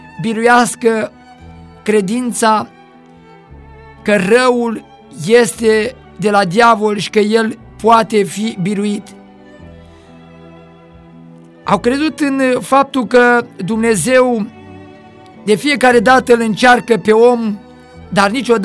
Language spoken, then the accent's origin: Romanian; Poroina Mare, Mehedinți County, Romania; În satul meu natal, în Poroina Mare, de unde au fost deportate multe familii